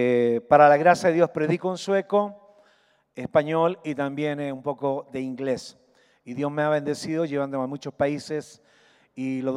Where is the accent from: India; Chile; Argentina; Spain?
Chile; moved away as an adult; also born or lived in Ecuador / Sweden; Soy chileno, pero a los 21 años dejé Chile y me fui a Ecuador, primero 2 años.